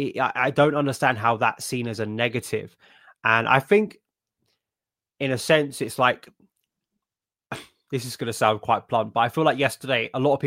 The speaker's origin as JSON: {"language": "English", "region": "London", "country": "United Kingdom", "tie": "born or raised there", "said": "I grew up in West London, right? Chelsea, my local club."}